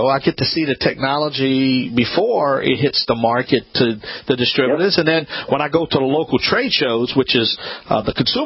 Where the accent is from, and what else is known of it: Louisiana, United States